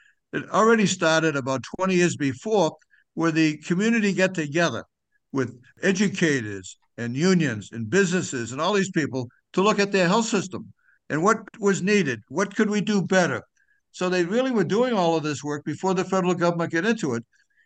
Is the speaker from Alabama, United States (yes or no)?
no; Norwood, Massachusetts, United States; I was the only person speaking against that because I grew up in Norwood.